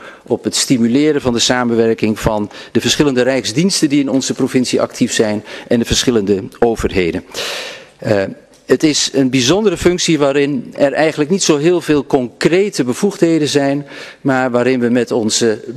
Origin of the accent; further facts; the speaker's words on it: Overijssel, Netherlands; We komen beide uit Twente, geboren en getogen.